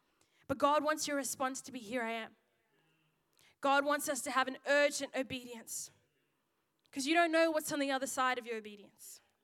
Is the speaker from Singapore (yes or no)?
no; Zimbabwe; born there; I was born in Zimbabwe, so I claim Zim. I'm not Shona, but I claim Zim. But my dad, originally, we're from Congo.